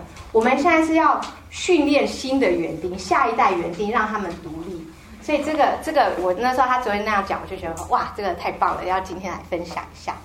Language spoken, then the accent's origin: Chinese; United States; 虽然说我小时候是在美国长大的